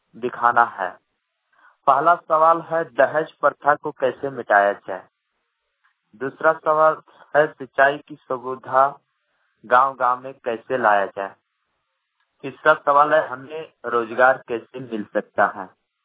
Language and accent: Hindi; Kherabera, India; मेरा गांव खेराबेड़ा नदी और नालाओं से घिरा हुआ गांव है, लेकिन यहां सिंचाई की सुविधा उपलब्ध नहीं है।